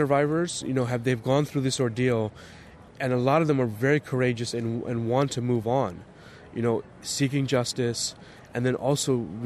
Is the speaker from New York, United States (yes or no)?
yes; New York, United States; also born or lived in Vijayawada, India; I'm a documentary filmmaker. I was born near Vijayawada and I grew up in New York.